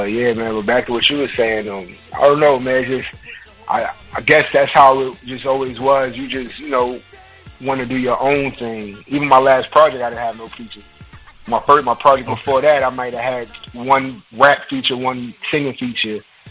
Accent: Harlem, New York, United States; born and raised in Harlem my whole life, man. It's nothing like it, man. Not like that New York air, that grit

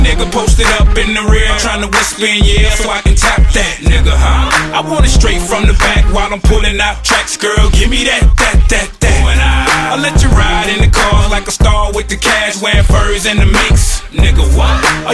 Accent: the South, United States; Y'all niggas forgot I was from the South, huh?

